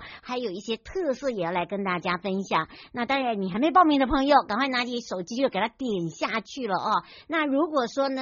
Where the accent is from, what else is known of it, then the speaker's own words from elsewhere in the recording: Yuli, Hualien County, Taiwan; 今天要来进入我的故乡，来到了我们的花莲玉里，我们的智洛部落